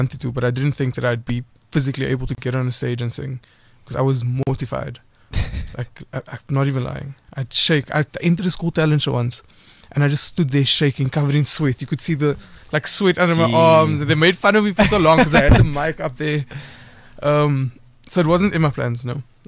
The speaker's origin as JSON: {"language": "English", "town": "Cape Town", "region": "Western Cape", "country": "South Africa", "tie": "born or raised there", "said": "So I grew up in Elsie's River in Cape Town."}